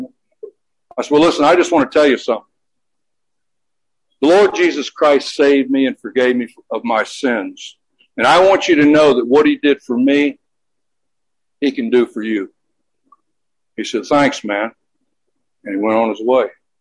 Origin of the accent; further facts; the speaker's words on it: Jacksonville, Florida, United States; Went back to my hometown of Jacksonville, Florida, given the address of little local assembly there.